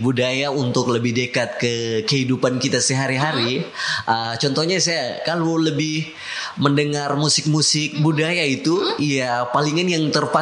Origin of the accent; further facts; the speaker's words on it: North Maluku, Indonesia; Karena kampung kami adalah dikatakan juga sebagai kampung tua sebelum pemekaran apa Kabupaten Halmahera Selatan. Jadi masih wilayah Bacan. Itu desa kami juga desa tertua.